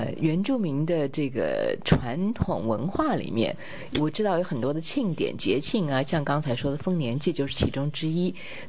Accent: Kaohsiung, Taiwan; 你现在讲到了我的老家去了，虽然我是小的时候是去过六龟，因为我在高雄长大，但是我在上大学的时候就是住在岭头

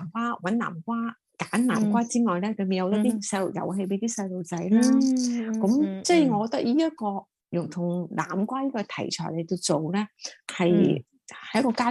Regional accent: China; 即系同我哋中国人，我估啊吓，应该中国人嘅家庭应该就唔会咁样布置嘅

